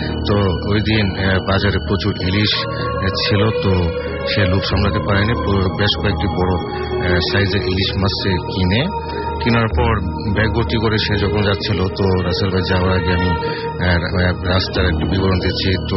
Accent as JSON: {"language": "Bangla", "town": "Gouripur", "region": "Mymensingh Division", "country": "Bangladesh", "said": "আমি গরিপুর থেকে আসছি, মাইমেশিং গরিপুর থেকে আসছি।"}